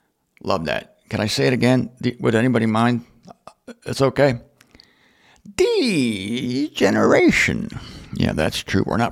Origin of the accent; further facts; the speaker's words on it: Canton, Ohio, United States; When I was born in Canton, Ohio, I lived 2 years in a small house, and then my parents moved to a house in the suburbs. The first house was in the city of Canton, Ohio